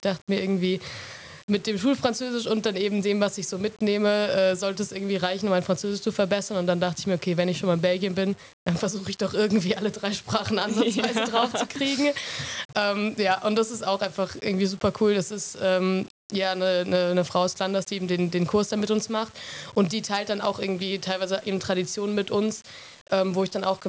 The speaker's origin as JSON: {"language": "German", "country": "Germany", "said": "Also das ist irgendwie ein Konzept, über das ich natürlich als Deutsche nie so richtig nachgedacht habe, wie viel Mischmasch man da quasi haben kann und wie sich dann doch alles versteht."}